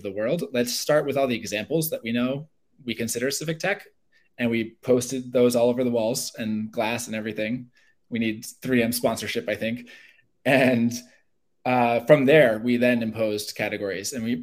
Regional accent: United States; being American, being from the US, I know we often think like within our borders

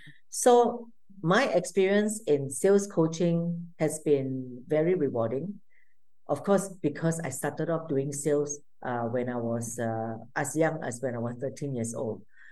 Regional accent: Malaysia; now in Singapore; So I was living in Thailand for a while. I'm a Malaysian by nationality and now living in Singapore

